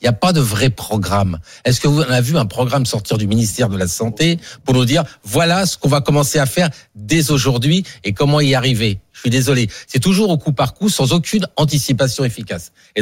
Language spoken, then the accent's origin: French; Île-de-France, France; Moi, je suis de Seine-Saint-Denis.